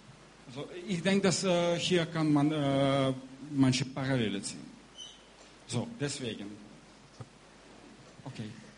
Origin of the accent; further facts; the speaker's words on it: Kyiv, Ukraine; German is a second language; moved away as an adult; now in Germany; Ich wohne nur halb Jahr in Deutschland. Ich komme aus Kiew und ich folge alles, was dort passiert.